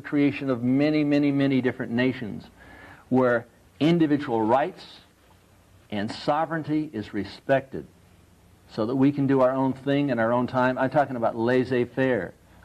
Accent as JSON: {"language": "English", "town": "Ojai", "region": "California", "country": "United States", "tie": "born or raised there", "said": "You go up to Little Satan Place, Ojai Valley, and I was raised up there in Ojai Valley."}